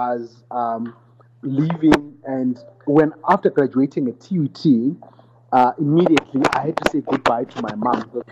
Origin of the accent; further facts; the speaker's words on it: Soweto, Gauteng, South Africa; because I'm from Soweto. That's where I was born.